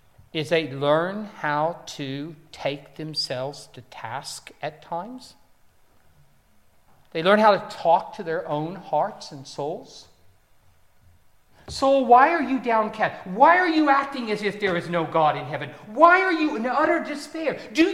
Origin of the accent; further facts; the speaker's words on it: Texas, United States; moved away as an adult; now in United Kingdom; I grew up in Texas. You have already noted it's not a normal Welsh accent. I've been here about 4 years, but I haven't changed. I've actually been in the UK about 35 years